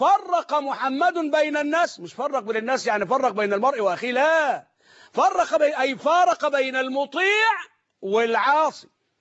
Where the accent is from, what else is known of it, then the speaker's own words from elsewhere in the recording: Egypt; أنا عاوز أنبه وأحذر من الذنوب اللي ملأت بقاع الأرض عندنا في مصر